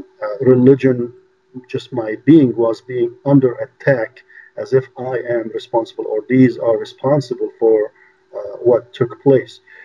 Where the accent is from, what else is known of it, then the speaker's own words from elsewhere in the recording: Cairo, Cairo Governorate, Egypt; English is a second language; moved away as an adult; now in New York, United States; Correct. I born and raised over there. I lived 27 years in Egypt before moving to the United States.